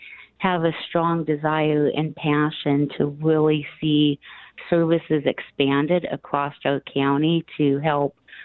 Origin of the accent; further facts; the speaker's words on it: Roseburg, Oregon, United States; also born or lived in Southern California; Moving back to Roseburg, I am originally from the Roseburg area. I lived in Southern California for several years.